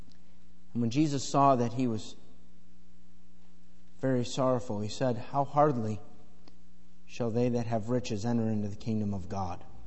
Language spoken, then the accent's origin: English; United States; Just as an American.